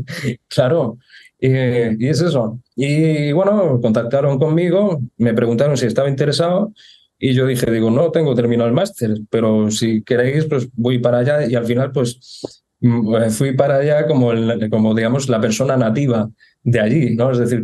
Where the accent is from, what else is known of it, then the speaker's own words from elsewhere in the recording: Cartagena, Region of Murcia, Spain; Ya lo sabes, yo soy de Cartagena, de una ciudad de Murcia.